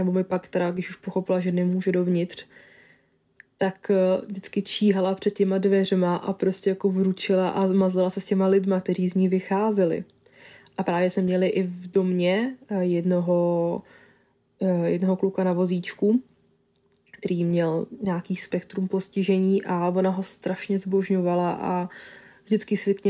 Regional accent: Italy; now in Czech Republic; já jsem přišla z Itálie, ona ze Slovenska, spotkali jsme se v Česku

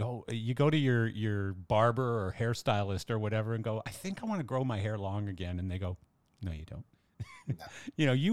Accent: Canada; I'm biased, of course, because I'm Canadian

